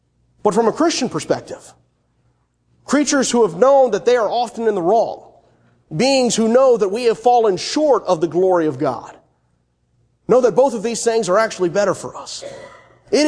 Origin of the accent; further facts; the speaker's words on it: Virginia, United States; I grew up in Northern Virginia. We had somewhat harsh winters sometimes.